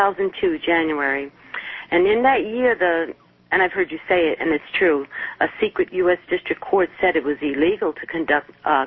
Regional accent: New York City, New York, United States; And I'm originally from New York City. I'm a Latina.

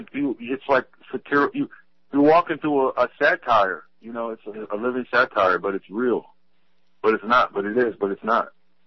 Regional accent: Pennsylvania, United States; I know about Rick, man. He's from my home state.

